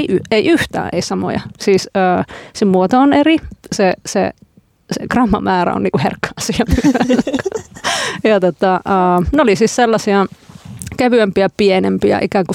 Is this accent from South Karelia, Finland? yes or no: yes; Lappeenranta, South Karelia, Finland; born there; mä synnyin myös Lappeenrannassa